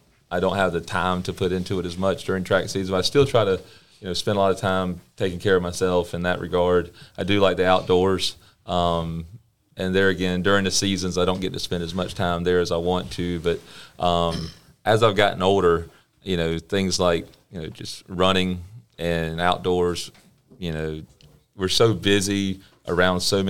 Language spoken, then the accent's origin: English; Florence, South Carolina, United States; Yeah, I grew up in Florence. Went to Florence schools. Went to Francis Marion for college. So I was a Florence native.